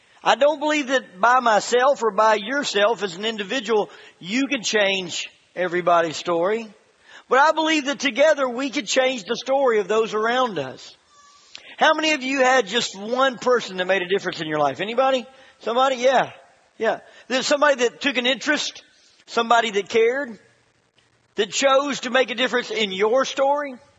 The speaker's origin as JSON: {"language": "English", "town": "Memphis", "region": "Tennessee", "country": "United States", "tie": "born or raised there", "said": "I grew up in Memphis, Tennessee."}